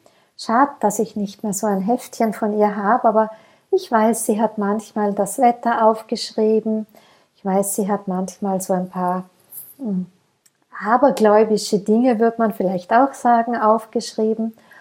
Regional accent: Austria; Das sagt man bei uns in Österreich, Losen ist auch Hören, los einmal, hör einmal.

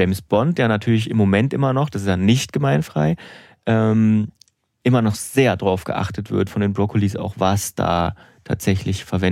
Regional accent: Suhl, Thuringia, Germany; aus Suhl stammt, meiner Heimat in Südthüringen

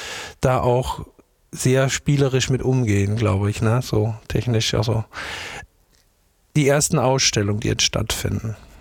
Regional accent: Austria; born there; Ich bin natürlich sehr froh als geborener Österreicher

